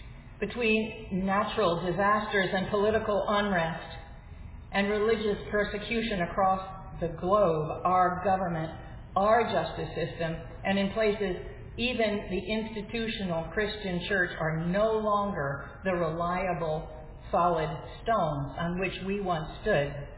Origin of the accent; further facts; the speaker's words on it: Manhattan, New York, United States; When I tell people who ask me that I grew up in Manhattan, they usually say, "Really?"